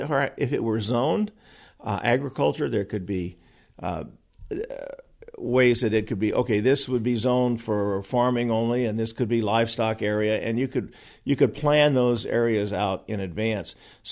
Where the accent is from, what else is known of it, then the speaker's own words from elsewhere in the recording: California, United States; I was born and raised in California, retired after a 34-year career in public service.